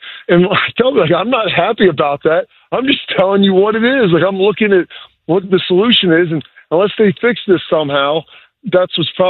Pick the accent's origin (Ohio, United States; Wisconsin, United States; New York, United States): Ohio, United States; being you and I both growing up in Ohio, yep. and playing Ohio football.